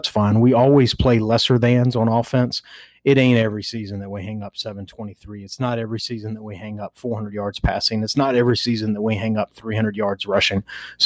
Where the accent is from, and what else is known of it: Nashville, Tennessee, United States